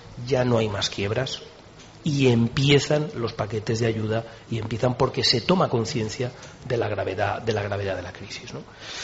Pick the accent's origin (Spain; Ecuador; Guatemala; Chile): Spain; como diputado español sentí un poquito de envidia, la verdad.